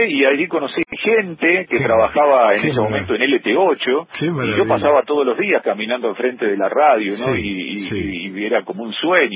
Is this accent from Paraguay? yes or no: no; San Jorge, Santa Fe, Argentina; also born or lived in Rosario; se volvió al pueblo donde yo viví durante mi infancia y adolescencia, que es San Jorge, y después me volví a Rosario porque me fui a estudiar a la facultad a Rosario y allí viví 15 años, y después me vine para acá, para Tierra del Fuego.